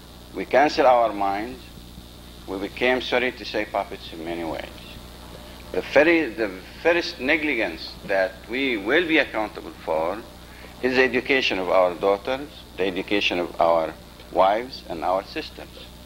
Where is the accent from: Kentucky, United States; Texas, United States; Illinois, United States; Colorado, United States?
Texas, United States; Houston; I am from Houston. Texas, and I'm associated